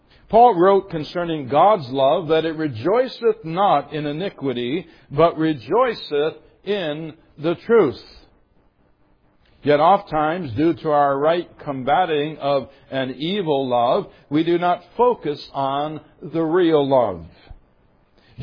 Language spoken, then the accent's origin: English; Michigan, United States; I grew up in Michigan in a liberal Presbyterian denomination.